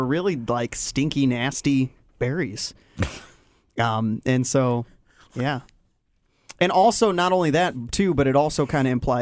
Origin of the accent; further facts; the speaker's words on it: Wisconsin, United States; also born or lived in Springfield; Well, I'm from Wisconsin, but I lived in Springfield for a long time, so.